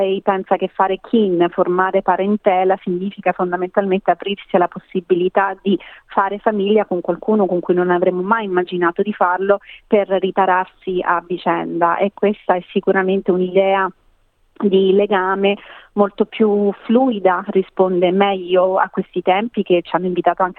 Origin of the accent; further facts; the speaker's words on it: Southern Italy, Italy; also born or lived in United States / England; Io sono cresciuta in Italia, ma sono cresciuta in un paese piccolo, in una comunità specifica del sud Italia, e quindi c'è anche la mia appartenenza meridionale.